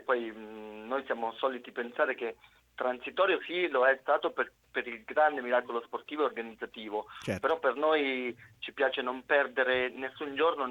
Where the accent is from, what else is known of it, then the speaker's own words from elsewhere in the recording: Macerata, Marche, Italy; Io l'ho vissuto un po' a Macerata, che è la mia città